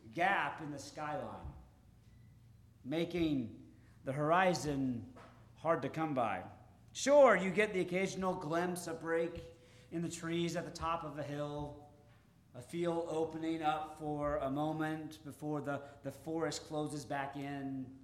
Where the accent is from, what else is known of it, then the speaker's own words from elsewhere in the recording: Georgia, United States; One of the things about growing up in Georgia is the pine trees.